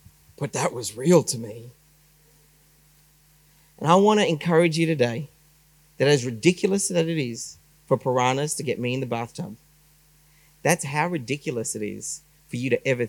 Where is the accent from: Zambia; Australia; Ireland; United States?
Australia; Melbourne, Victoria; I grew up in Melbourne.